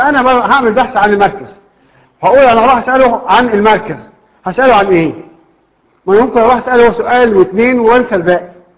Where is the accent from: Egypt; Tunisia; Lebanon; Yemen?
Egypt; احنا عندنا في مصر الفيزياء والكيمياء والرياضه بتبقى اول ثلاث حصص